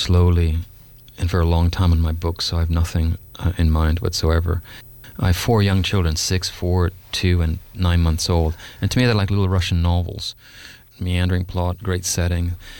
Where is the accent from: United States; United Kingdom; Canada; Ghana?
Canada; Well, for 4 years in Canada, I'm Canadian